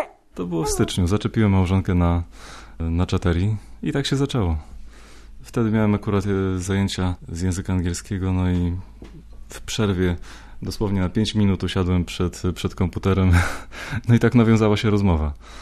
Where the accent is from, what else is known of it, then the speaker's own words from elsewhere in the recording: Jarnuty, Podlaskie Voivodeship, Poland; To jest mój dom rodzinny. Mieszkamy w Jarnutach koło Łomży. To są moje rodzinne strony